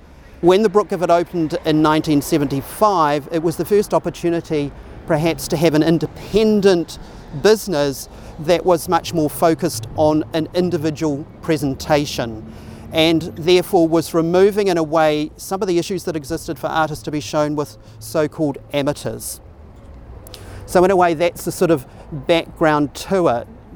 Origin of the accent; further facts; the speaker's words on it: Christchurch, Canterbury, New Zealand; also born or lived in Tokoroa; I'm actually not born in Christchurch, I'm born in Tokoroa, although I grew up here in Christchurch. Came to Christchurch when I was four in 1961.